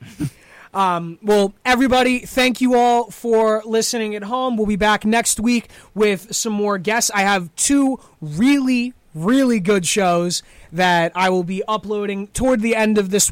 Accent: United States; because as an American, I've traveled a bit

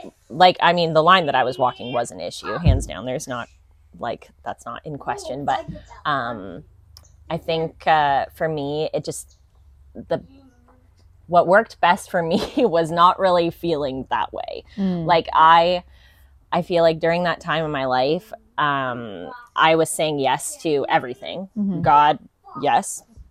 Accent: Peterborough, East of England, United Kingdom; I'm from Peterborough. I've grown up here. This is my town.

